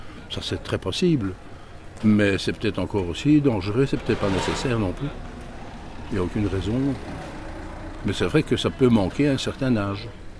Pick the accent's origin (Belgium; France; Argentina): Belgium; Nous sommes belges.